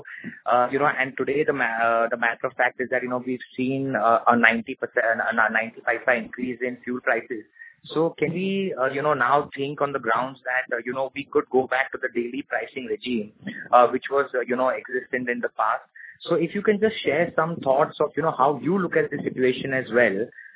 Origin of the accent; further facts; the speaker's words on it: India; my question to you is now, as an Indian citizen